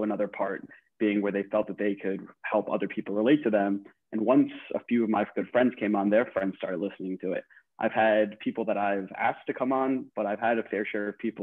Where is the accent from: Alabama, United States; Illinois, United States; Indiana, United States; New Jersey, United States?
New Jersey, United States; Englewood; now in New York, United States; I'm 25 years old, born and raised in Englewood, New Jersey. Currently live on the Upper West Side